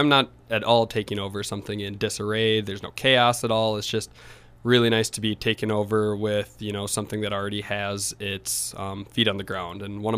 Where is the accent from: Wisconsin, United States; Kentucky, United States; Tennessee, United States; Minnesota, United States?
Minnesota, United States; Byron; Yeah, so I grew up in Byron, Minnesota, so just down the road. I played all through high school there.